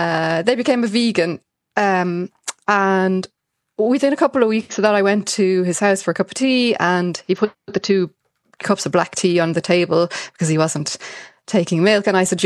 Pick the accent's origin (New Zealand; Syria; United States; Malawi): Malawi; born there; also born or lived in Ethiopia / Vietnam / Zambia; Yeah, I was born in Malawi, and I moved around a lot. I lived in Ethiopia and Vietnam and Zambia